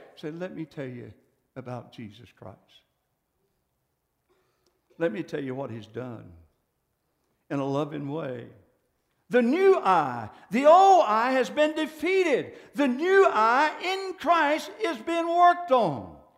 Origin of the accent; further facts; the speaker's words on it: United States; You go to Japan, and I'm American, and I go to Japan, they know that I am not a Japanese.